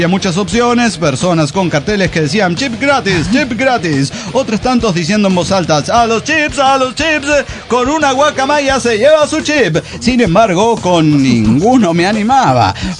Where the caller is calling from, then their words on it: Mexico City, Mexico; de Ciudad de México.